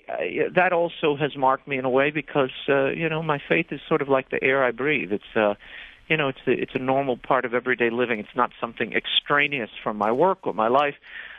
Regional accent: New Orleans, Louisiana, United States; moved away as an adult; I grew up in New Orleans, and it left its own mark. As any native New Orleanian will tell you, it's a hard place to shake loose. So I spent all of my childhood and till the time I was 18, I was there.

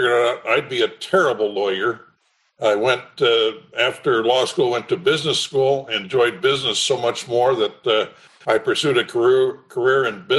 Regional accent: Portland, Oregon, United States; also born or lived in Bandon; Yes, I was privileged to grow up in Portland, Oregon. Also spent a lot of my childhood down at the Oregon coast town of Bandon, Oregon

